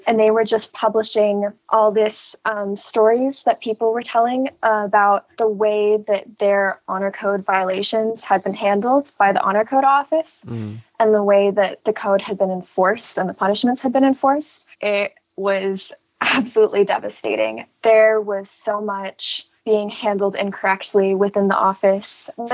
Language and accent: English; Los Angeles, California, United States; I'm from Los Angeles, and I'm currently at university.